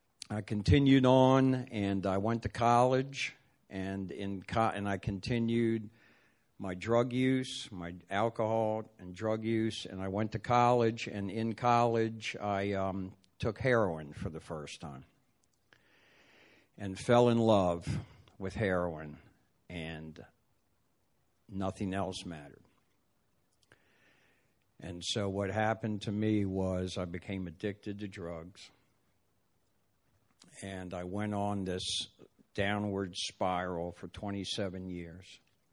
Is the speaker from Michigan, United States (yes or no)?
no; Baltimore, Maryland, United States; Yeah, I grew up in Baltimore, and when I was a kid, all I wanted to do was take Brooks Robinson's job and be the third baseman for the Baltimore Orioles when I grew up.